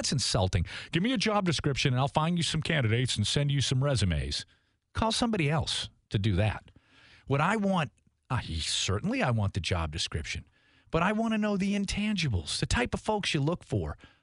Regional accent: Boston, Massachusetts, United States; moved away as an adult; I'm from Boston, but I came down here. The Navy brought me down in 1984.

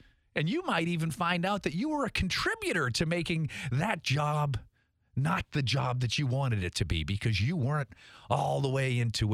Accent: Tewksbury, Massachusetts, United States; moved away; I grew up in Tewksbury, Massachusetts. What a great town. It's changed so much over the years since I left 35 some odd years ago.

